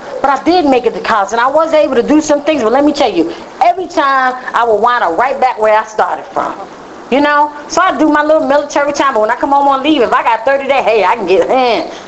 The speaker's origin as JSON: {"language": "English", "town": "Brooklyn", "region": "New York", "country": "United States", "said": "I'm going to tell you just a little bit about me because I'm originally from Brooklyn. I am an only child."}